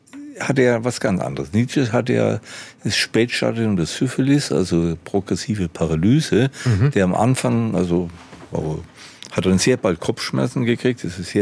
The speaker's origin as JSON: {"language": "German", "region": "Bavaria", "country": "Germany", "tie": "born or raised there", "said": "ich bin in Bayern aufgewachsen, in der Gegend dort."}